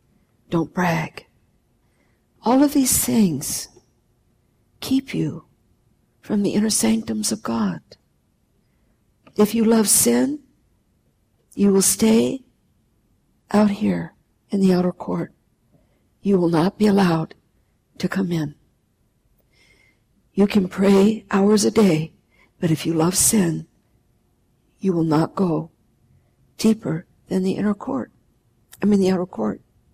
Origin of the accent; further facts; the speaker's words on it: United States; I'm not Australian, I'm American